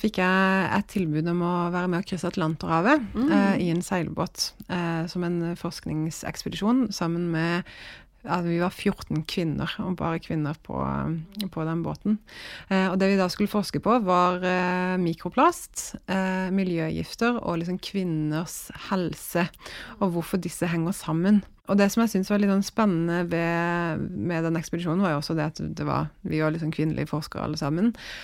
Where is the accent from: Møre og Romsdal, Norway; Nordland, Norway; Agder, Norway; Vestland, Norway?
Agder, Norway; Kristiansand; det kommer litt fra altså industri fra der jeg er fra, Kristiansand, og at jeg har spist mye sjømat som barn